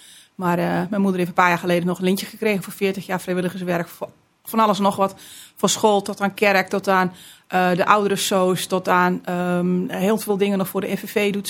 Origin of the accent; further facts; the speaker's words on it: Gelderland, Netherlands; Dat is de Liemers, tussen Arnhem en Doetinchem, vlak naast de Achterhoek.